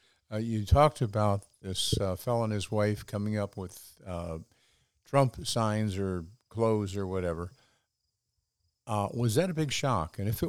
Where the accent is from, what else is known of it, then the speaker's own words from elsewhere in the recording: Midwest, United States; I am a male. I am an American. I am from the Midwest.